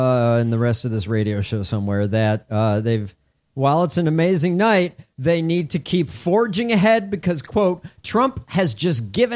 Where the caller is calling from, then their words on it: Oxford, South East England, United Kingdom; Good evening, chaps. I'm calling from Oxford.